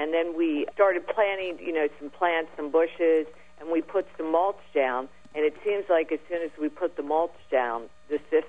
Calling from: Princeton, New Jersey, United States; I am from Princeton, New Jersey.

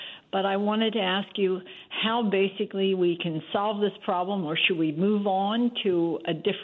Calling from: Avalon, New Jersey, United States; Oh, hi, Mike. I'm the lady from Avalon who had called you 2 years ago about how to win the tomato contest.

